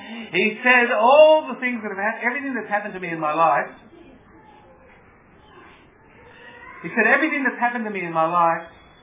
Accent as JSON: {"language": "English", "town": "Melbourne", "region": "Victoria", "country": "Australia", "tie": "born or raised there", "said": "And my growing up in Melbourne, being born here in 1953, and having fought in the war in 1973 when I was 20 years of age, and today I'm 46"}